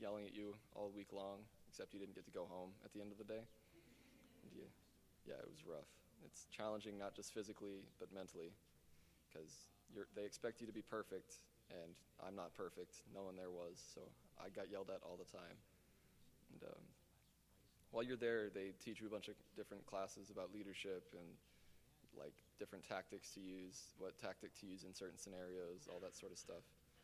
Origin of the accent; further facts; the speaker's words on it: Flower Mound, Texas, United States; also born or lived in Austin; We moved up here shortly after I was born from Austin. We stayed in an extended stay hotel for a few months, and then my parents bought a house in Flower Mound.